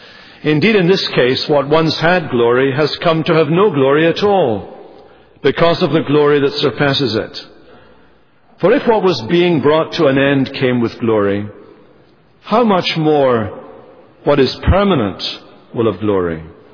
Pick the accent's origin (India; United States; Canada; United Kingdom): United Kingdom; Scotland; But of course, for me as a Scotsman with Scots-Irish roots, the New World was a new world for many of my natural ancestors.